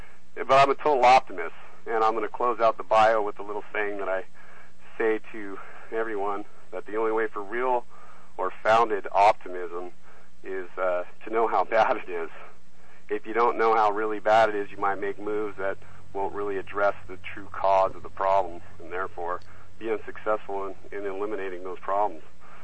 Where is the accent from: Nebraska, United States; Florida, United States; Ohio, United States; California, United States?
California, United States; Huntington Beach; now in Ojai, United States; But I live in Ojai, and when I moved up here from Ventura County, from Huntington Beach, where I grew up and went through kindergarten through 12th grade, I got stationed at Point Magoo when I was in the Navy